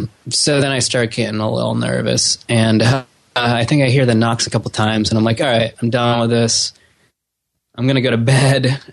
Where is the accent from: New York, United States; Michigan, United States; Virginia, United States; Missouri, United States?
New York, United States; Rochester; I wasn't able to go back to my hometown, my home city, Rochester, New York, that year because I was just starting a new job.